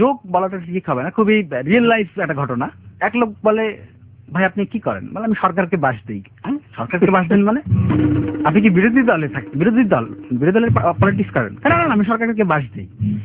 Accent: Rangpur, Rangpur Division, Bangladesh; আমি যেহেতু রংপুরের লোক

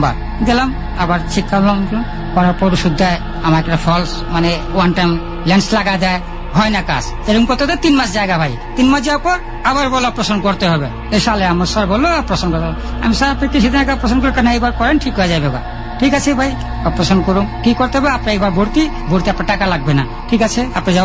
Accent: Dhaka, Dhaka Division, Bangladesh; আমরা ঢাকার মানুষ

